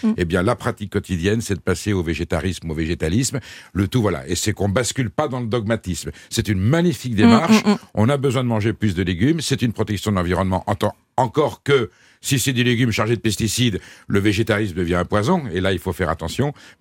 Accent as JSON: {"language": "French", "town": "Saint-Jean-de-Luz", "region": "Nouvelle-Aquitaine", "country": "France", "tie": "born or raised there", "said": "moi je suis de Saint-Jean-Luz, je me souviens quand j'étais gamin"}